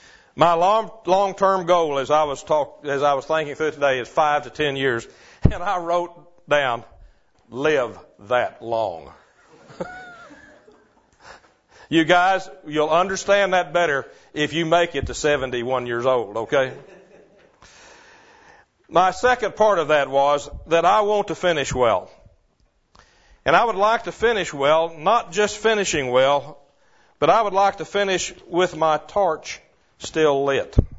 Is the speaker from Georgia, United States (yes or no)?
yes; Marietta, Georgia, United States; restart EDM, which is Equipping Disciple Ministry, in Marietta, which is my hometown.